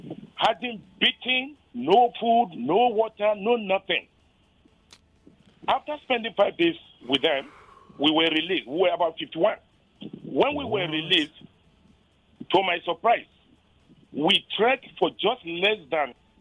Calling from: Lagos, Nigeria; I'm calling from Lagos, from my papa.

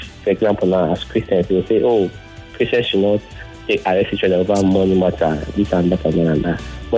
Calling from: Ikorodu, Lagos, Nigeria; I'm calling from the Ikorodu.

